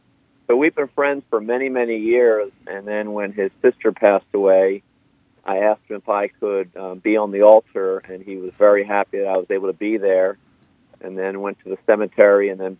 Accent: Philadelphia, Pennsylvania, United States; also born or lived in Rochester, Minnesota; I always tell people I'm from Philadelphia. I'm a proud Philadelphian, but I was actually born in Rochester, Minnesota, when my dad, who was from Philadelphia, was doing his residency at the Mayo Clinic in internal medicine.

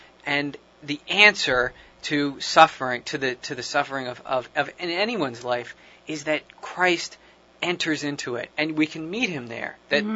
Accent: Huntington Valley, Pennsylvania, United States; I grew up in Huntington Valley, Pennsylvania, which is not that far from here

